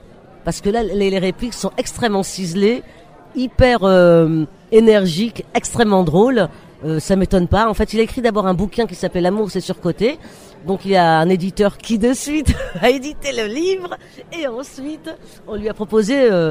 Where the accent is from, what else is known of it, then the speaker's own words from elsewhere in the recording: Roubaix, Hauts-de-France, France; born there; on est toutes les deux du Nord. Elle vit à Roubaix, moi je suis née à Roubaix